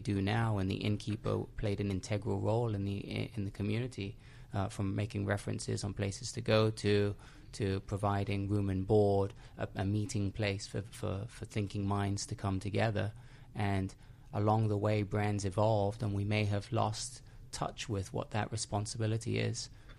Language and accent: English; Alabama, United States; Yeah, I'm actually from Alabama.